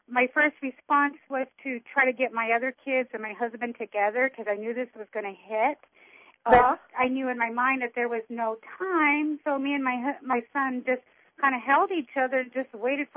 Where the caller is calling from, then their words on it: Phoenix, Arizona, United States; I'm from Arizona.